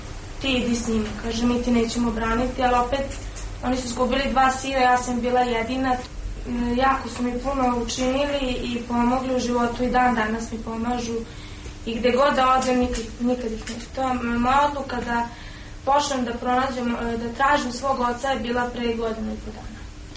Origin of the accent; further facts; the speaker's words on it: Belgrade, Serbia; Jer ja sam odrasla u Beogradu sa dve osobe